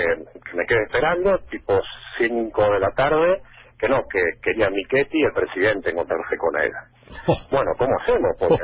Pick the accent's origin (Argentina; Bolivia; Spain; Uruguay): Argentina; Buenos Aires; now in Paraná, Argentina; yo soy porteño, pero vivo en Paraná